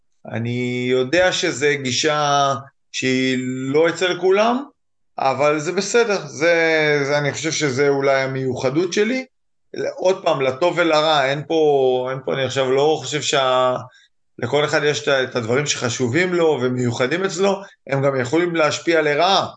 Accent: Northern District, Israel; גדלתי בגליל עליון, בקיבוץ, ואחרי זה באיזה מושבה, ההורים החליטו לעזוב את הקיבוץ

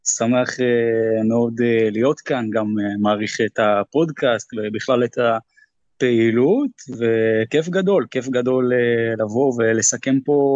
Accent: Jerusalem, Jerusalem District, Israel; אני גם ירושלמי במקור

